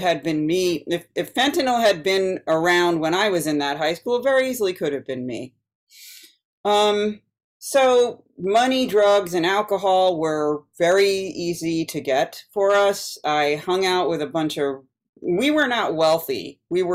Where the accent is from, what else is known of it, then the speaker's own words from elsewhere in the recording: East Coast, United States; Just to give you an idea of my bit about my upbringing, I grew up on the East Coast. I'm from a Jewish family.